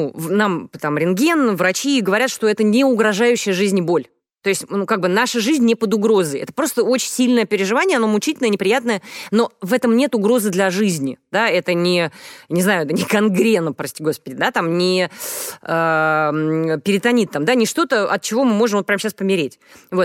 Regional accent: Moscow, Russia; я москвичка … москвичка

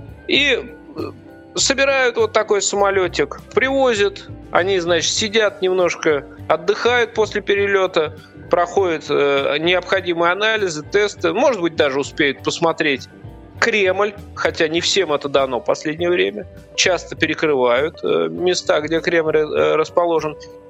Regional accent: Sormovo, Nizhny Novgorod Oblast, Russia; now in Moscow, Russia; сегодня я не из Москвы, сегодня я в путешествии на малой родине, в Сормове.

